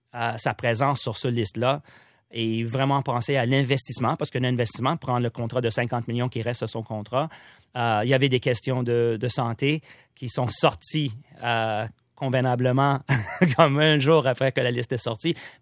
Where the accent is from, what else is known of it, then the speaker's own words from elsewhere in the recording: Montreal, Quebec, Canada; C'est super excitant pour un gars de Montréal faire partie d'un groupe